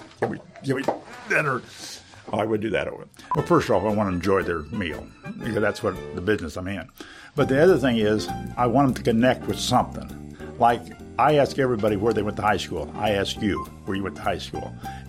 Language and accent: English; Keokuk, Iowa, United States; I grew up in Keokuk, Iowa, a town of about 17,000 people down the southeast corner of Iowa.